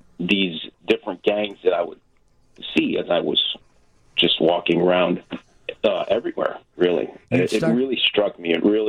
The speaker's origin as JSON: {"language": "English", "town": "Chicago", "region": "Illinois", "country": "United States", "tie": "born or raised there", "said": "Yes, I grew up in the Ravenswood neighborhood, and I would see all of this. I mean, Chicago, as you know, was very different back in the 80s."}